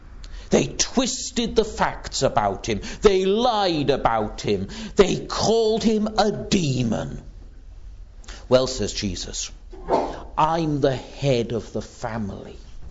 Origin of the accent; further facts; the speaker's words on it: United Kingdom; that it's somehow our right as British. That's part of being British, isn't it?